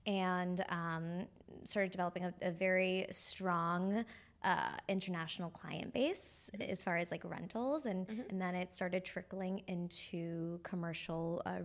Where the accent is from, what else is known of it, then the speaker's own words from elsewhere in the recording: New York City, New York, United States; So I am a New Yorker. I was born in the Upper East Side.